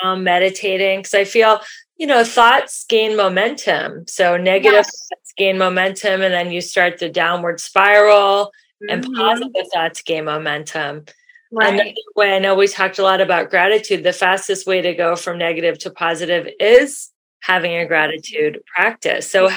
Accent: Cincinnati, Ohio, United States; I grew up in Cincinnati, Ohio, and I was just there last week, and there were deer and bunnies.

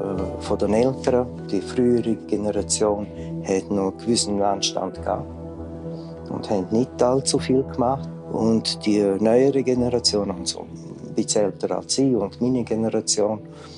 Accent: Graubünden, Switzerland; Ich komme aus dem Engadin

